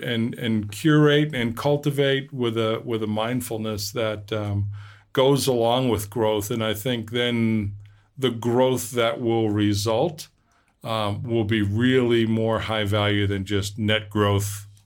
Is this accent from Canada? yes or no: yes; Canada; And we chatted about family and being Canadian